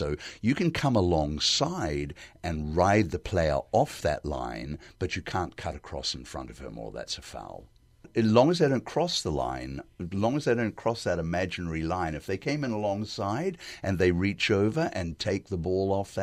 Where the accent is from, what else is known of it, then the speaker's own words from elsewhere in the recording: New Zealand; Aotearoa New Zealand, my home country